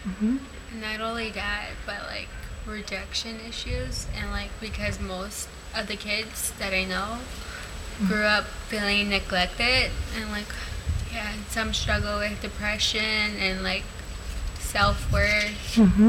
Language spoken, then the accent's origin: English; Attawapiskat First Nation, Ontario, Canada; I'm from Attawapiskat First Nation. It's in the James Bay area, and it's an isolated reserve. You only fly in.